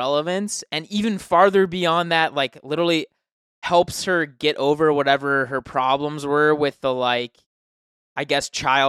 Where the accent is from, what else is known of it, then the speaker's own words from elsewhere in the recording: United States; I guess it's because I'm American and, like, we have been taught to not, like, let bullies fuck our shit up.